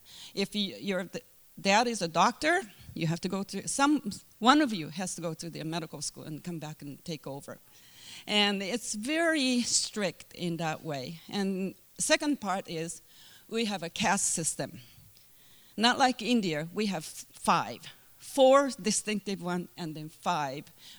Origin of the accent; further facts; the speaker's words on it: Japan; English is a second language; moved away; You know that you can tell I'm not from the United States. You're right. I was born in Japan, and I'm a southerner, and my town was 80,000 people.